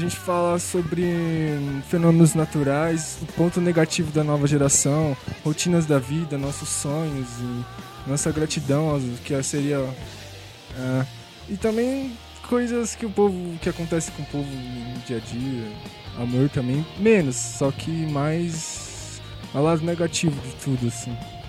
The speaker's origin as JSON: {"language": "Portuguese", "town": "Barueri", "region": "São Paulo", "country": "Brazil", "said": "Então, nós somos de Barueri"}